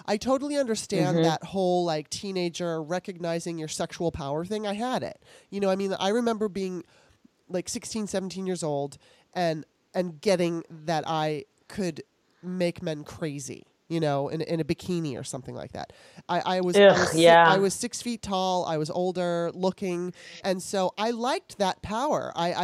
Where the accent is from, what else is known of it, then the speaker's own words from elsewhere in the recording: Los Angeles, California, United States; I mean, I just know that growing up in Los Angeles and being in the, you know, entertainment industry, it fucked me up.